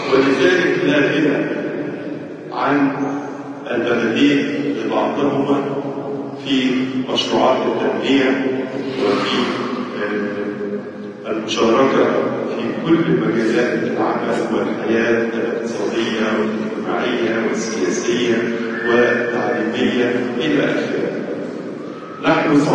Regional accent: Egypt

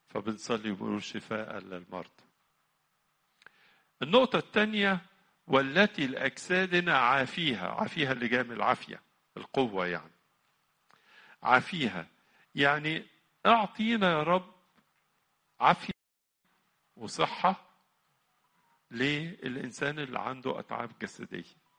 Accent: Egypt; وغياب الشمس ده علينا احنا كمصريين يؤثر فينا جدا

